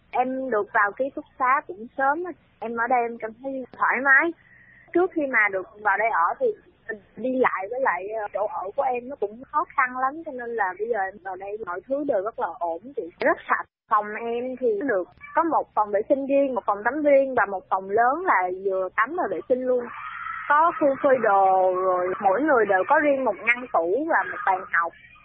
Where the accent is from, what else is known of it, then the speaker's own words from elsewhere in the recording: Đồng Tháp, Vietnam; Quê em ở Đồng Tháp, thành tích học tập cũng thuộc lại.